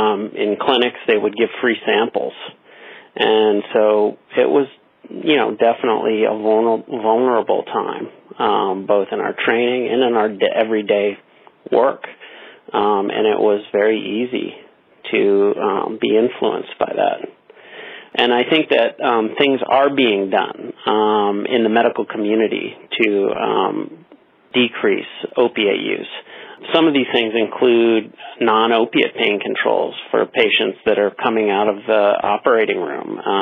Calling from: San Francisco, California, United States; I'm calling from San Francisco.

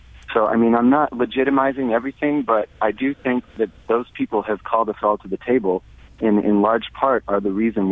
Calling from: St. Louis, Missouri, United States; I'm calling from Midtown.

